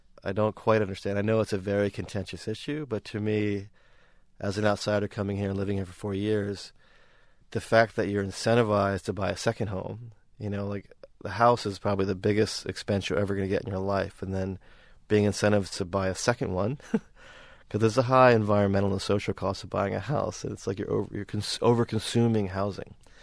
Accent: New York, United States; also born or lived in Seattle; now in Sydney, Australia; Like, I'm from New York. I was in Seattle for 6 years. I feel really good being in Sydney right now

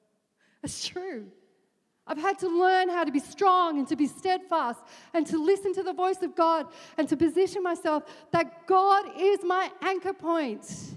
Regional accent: Australia; Our identity is more than the fact that I'm Australian

